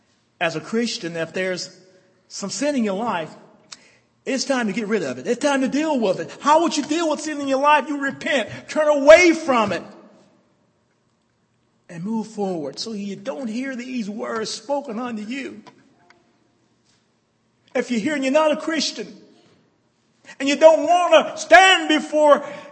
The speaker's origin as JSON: {"language": "English", "region": "Alabama", "country": "United States", "tie": "born or raised there", "said": "It's an old phrase that we use growing up in Alabama as little kids"}